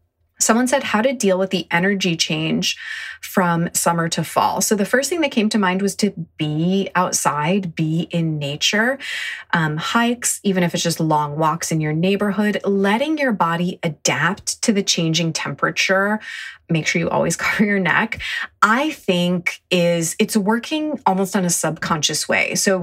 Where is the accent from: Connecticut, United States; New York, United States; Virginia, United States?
New York, United States; Ithaca; So like I said, I grew up near Ithaca, New York.